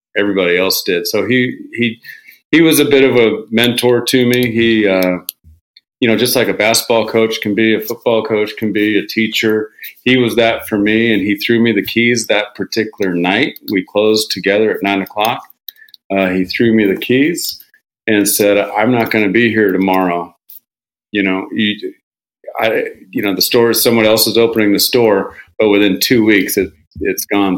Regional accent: Seattle, Washington, United States; I was from Capitol Hill. No kids had cars. We were all bikes and skateboards.

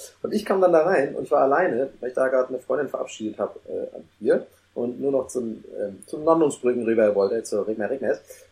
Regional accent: Hamburg, Germany; Ich bin Hamburger, ich wohne hier, ich muss heute ausnahmsweise mal die Fähre benutzen hier.

